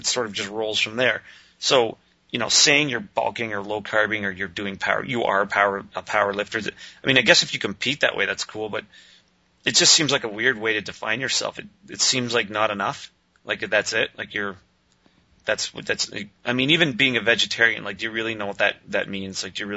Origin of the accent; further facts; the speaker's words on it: Canada; I'm from Canada. My parents were Italian.